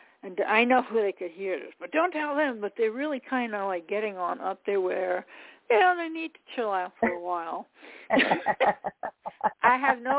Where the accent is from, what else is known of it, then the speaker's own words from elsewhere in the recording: New York, United States; from New York.